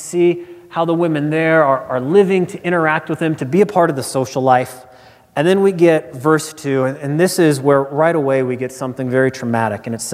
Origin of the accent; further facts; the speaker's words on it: Nebraska, United States; When I was a young guy growing up in Nebraska, I would go to my grandfather's house or his apartment every Monday night.